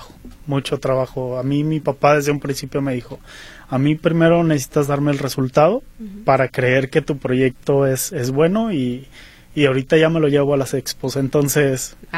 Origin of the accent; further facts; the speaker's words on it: Mexico; pues ahora sí que la rachera, un asado, o una discada, no sé, somos mexicanos, ¿no?